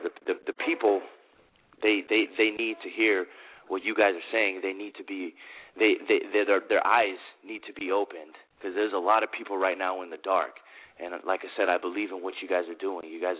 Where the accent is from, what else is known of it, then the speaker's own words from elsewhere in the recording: Phoenix, Arizona, United States; I am from Phoenix, Arizona.